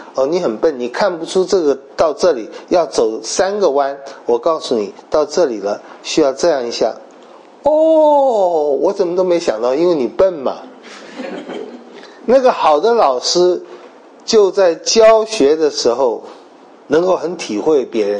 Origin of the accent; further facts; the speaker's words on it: China; 那么我们中国人不太讲谦卑，我们讲谦虚啊